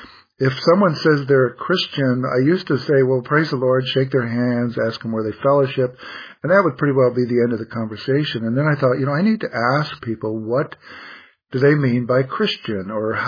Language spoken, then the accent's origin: English; Utah, United States; Initially, my wife and I grew up in Utah